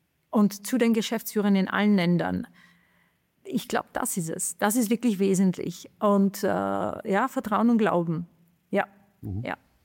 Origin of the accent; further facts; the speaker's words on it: Czechia; German is a second language; Ich bin eine Tschechin und das war eine Industriestaat.